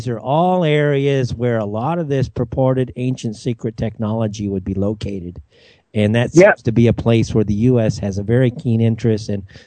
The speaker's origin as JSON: {"language": "English", "town": "Long Beach", "region": "California", "country": "United States", "tie": "born or raised there", "said": "What a great call, and thanks to hear somebody from my hometown area."}